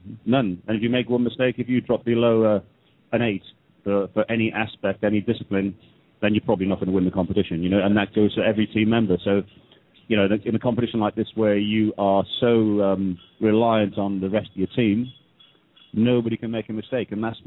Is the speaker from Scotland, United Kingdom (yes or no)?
no; Wales, United Kingdom; now in England; from. Wales, originally. But I live in England, live near London, north of London in the countryside, beautiful English countryside, very lucky.